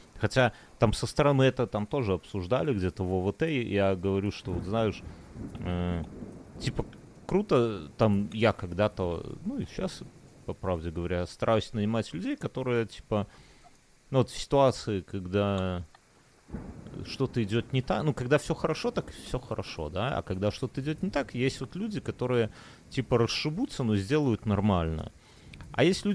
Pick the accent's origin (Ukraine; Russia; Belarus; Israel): Belarus; Я не говорю не потому, что я белорус